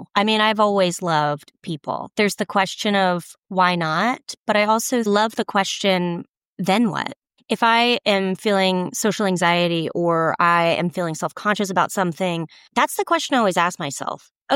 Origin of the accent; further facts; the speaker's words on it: Texas, United States; They're from New Orleans. I'm from Texas.